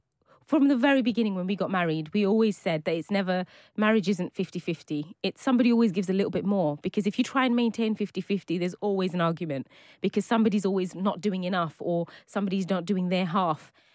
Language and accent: English; United Kingdom; And what I've learned over the years of just living, you know, just being British means I get to kind of mix and match the two.